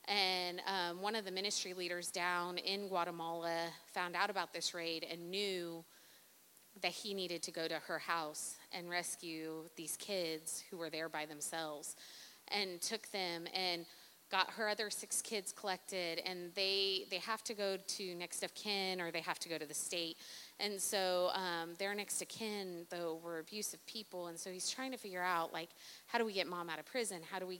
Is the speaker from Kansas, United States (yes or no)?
yes; Wichita, Kansas, United States; she has no idea we're from Wichita, Kansas, from Reliance.